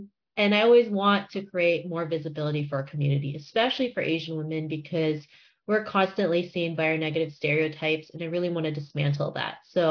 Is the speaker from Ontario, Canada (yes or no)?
yes; Toronto, Ontario, Canada; growing up in Toronto in the 90s, you know, I never saw anybody that looked like me. So I always felt ashamed of being Asian, right?